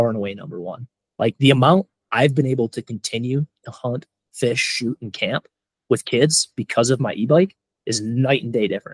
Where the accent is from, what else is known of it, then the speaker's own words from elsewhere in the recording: Wisconsin, United States; I have a stand in Wisconsin, which is where I grew up in Wisconsin, hunting whitetails.